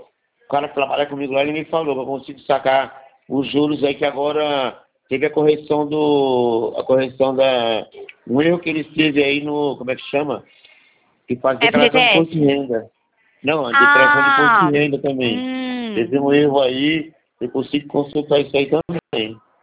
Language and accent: Portuguese; São Paulo, Brazil; Eu sou da Zona Oeste. Zona Oeste aqui, né, Adriana? Não é Zona Norte. São Paulo.